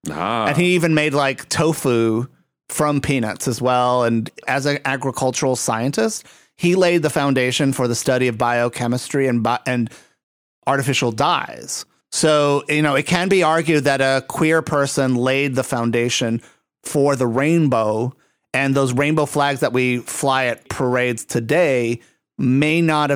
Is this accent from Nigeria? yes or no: no; Puerto Rico; Yeah, I guess, you know, and like growing up in Puerto Rico, that's another thing that I always noticed is that everything had